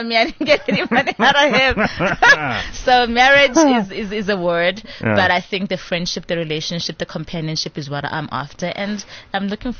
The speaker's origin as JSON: {"language": "English", "town": "Soweto", "region": "Gauteng", "country": "South Africa", "said": "I'm from Soweto. I'm like, very African."}